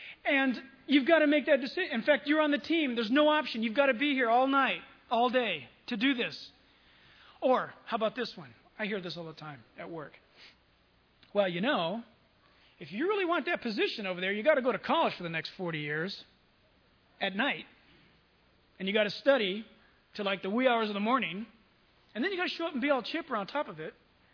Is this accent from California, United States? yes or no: yes; San Diego, California, United States; born there; I'm a Christian. I was born in San Diego.